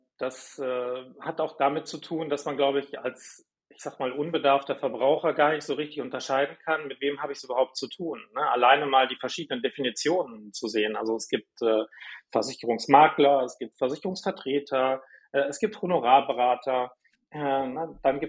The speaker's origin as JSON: {"language": "German", "region": "North Rhine-Westphalia", "country": "Germany", "also_born_or_lived": "Munich", "lives_now": "Duisburg, Germany", "said": "ich bin 44 Jahre alt und wohne in Duisburg, bin waschechter Rheinländer, Köln-Fan, habe lange Jahre in München gewohnt"}